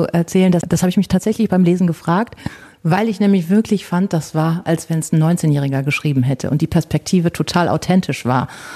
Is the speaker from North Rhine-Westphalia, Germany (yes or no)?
yes; Hamm, North Rhine-Westphalia, Germany; wenn ich gesagt habe, ich komme aus Hamm